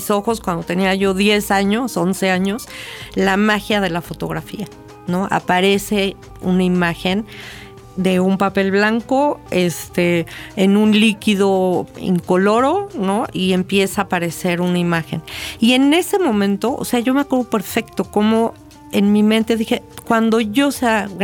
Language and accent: Spanish; Coyoacán, Mexico City, Mexico; actualmente no vivo en Coyoacán, pero cuando tengo que ir al mercado, voy al mercado de Coyoacán. O sea, no hay de otra. Y bueno, pues crecí en Coyoacán.